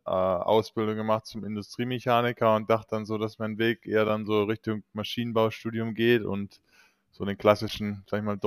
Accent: Germany; als Deutscher ist ja Fußball, fängt man immer an, wenn man 5, 6 Jahre alt ist, wenn man es wirklich schaffen will

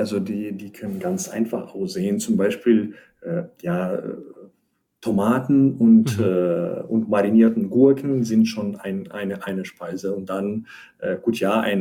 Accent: Western Ukraine, Ukraine; German is a second language; Die wohnen in der Westukraine, wo meine Heimatstadt ist.

